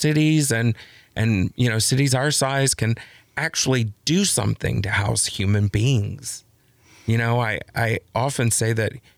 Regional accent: Texas, United States; also born or lived in Los Angeles; now in Wisconsin, United States; I grew up in Texas, a small town in Texas, just north of Dallas. I lived in Los Angeles for a decade and got here after that.

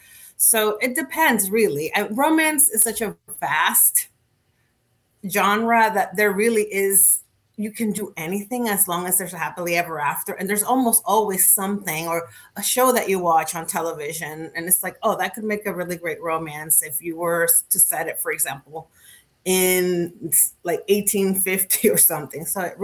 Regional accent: Dominican Republic; But I'm from the Dominican Republic, and I grew up there.

